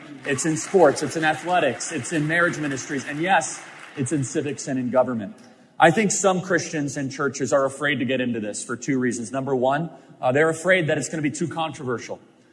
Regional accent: Illinois, United States; now in Arizona, United States; And you know, I grew up in Illinois. And the fun thing about being from Illinois is we have term limits in Illinois.

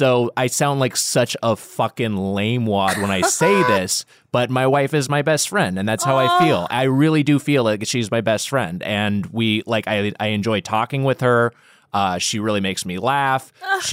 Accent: Long Beach, California, United States; And so we're both from Long Beach area, Long Beach, California.

